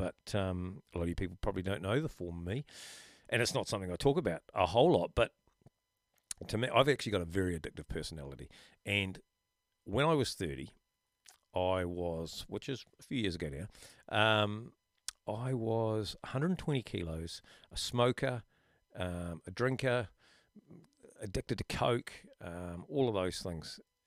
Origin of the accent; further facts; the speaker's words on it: Methven, Canterbury, New Zealand; I born and bred in Methven and at the bottom of Mount Hutt. And from about the age of three or four or something, I started skiing